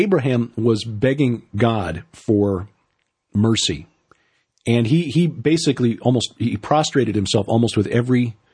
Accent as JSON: {"language": "English", "town": "Chicago", "region": "Illinois", "country": "United States", "tie": "born or raised there", "said": "it would be like, you know, me growing up in Chicago."}